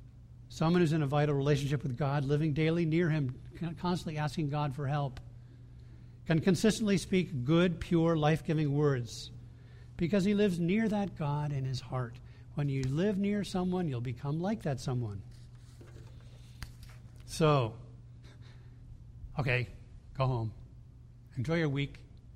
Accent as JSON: {"language": "English", "country": "Bahamas", "tie": "born or raised there", "said": "But I was brought up in the Bahamas when it was still part of the Commonwealth."}